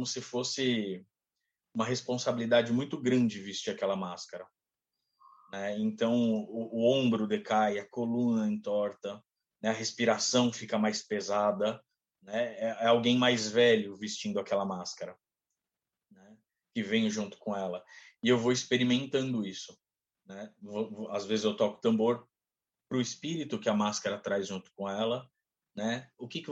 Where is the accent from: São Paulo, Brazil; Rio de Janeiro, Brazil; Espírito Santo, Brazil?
São Paulo, Brazil; São Bernardo do Campo; Eu sou de São Bernardo do Campo